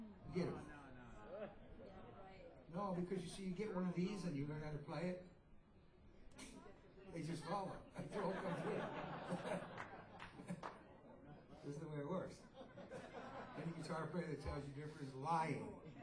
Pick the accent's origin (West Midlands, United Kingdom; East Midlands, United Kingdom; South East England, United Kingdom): West Midlands, United Kingdom; Worcester; I'm from Worcester, England. Mm-hmm. The middle heartland of England.